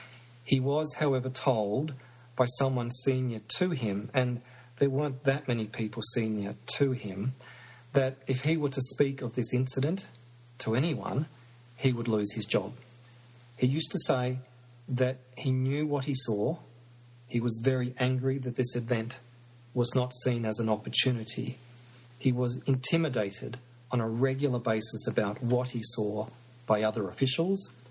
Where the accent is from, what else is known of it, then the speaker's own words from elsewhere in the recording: Australia; being an Australian, being a member, a citizen of this country, which I certainly consider to be a very vibrant and quite successful democracy